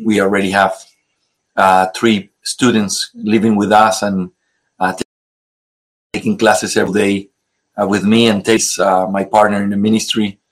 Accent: Ecuador; English is a second language; I'm from Ecuador.

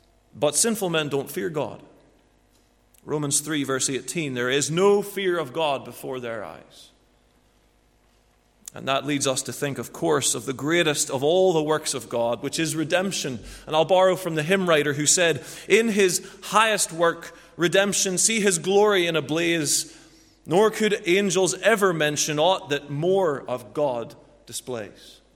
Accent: Northern Ireland, United Kingdom; when we come from Northern Ireland, we come from a very gospel-saturated part of the world

